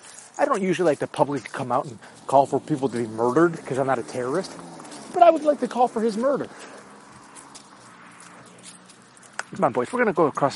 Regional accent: Chicago, Illinois, United States; But I am a Chicagoan.

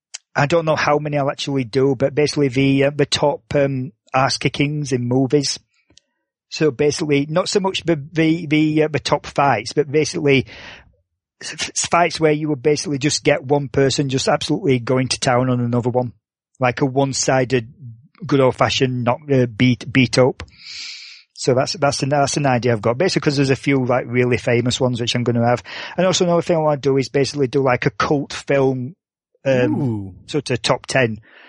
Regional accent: Barnsley, Yorkshire and the Humber, United Kingdom; certain teams were coming in to, you know, play my hometown, Barnsley.

